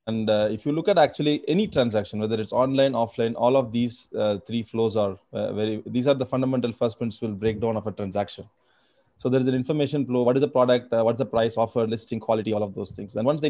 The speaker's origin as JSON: {"language": "English", "town": "Madurai", "region": "Tamil Nadu", "country": "India", "tie": "born or raised there", "said": "Madurai, my hometown, was a very large coconut producing zone."}